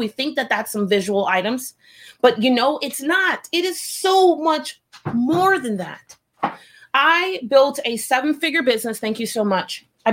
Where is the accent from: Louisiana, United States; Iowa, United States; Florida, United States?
Florida, United States; I'm from Florida. I head to North Carolina.